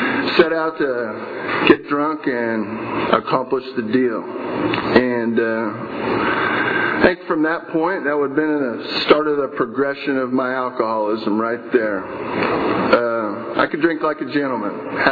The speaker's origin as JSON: {"language": "English", "town": "Exeter", "region": "South West England", "country": "United Kingdom", "tie": "born there", "said": "I was born in Exeter, 1961."}